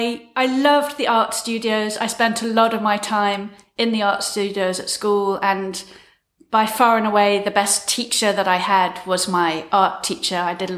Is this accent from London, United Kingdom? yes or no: yes; London, United Kingdom; born there; So I was born in London in the 60s. I have British parents. My mum and dad both lived in the UK.